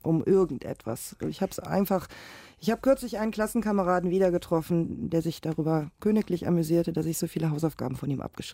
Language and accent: German; Krefeld, North Rhine-Westphalia, Germany; Direkt am Hülserbruch. Das ist ein Wald in meiner Heimat.